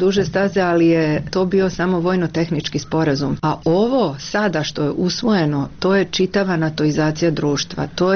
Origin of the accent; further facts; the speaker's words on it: Croatia; Ja sam došla iz Hrvatske